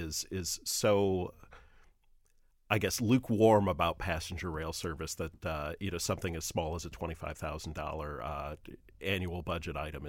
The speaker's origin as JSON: {"language": "English", "town": "Toledo", "region": "Ohio", "country": "United States", "tie": "born or raised there", "said": "So I'm gonna call out my hometown of Toledo."}